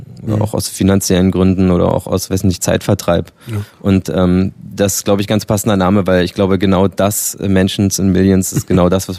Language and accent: German; Berlin, Germany; Ich komme aus Lichtenberg, ja. Habe irgendwann mal den Sprung nach Neukölln geschafft.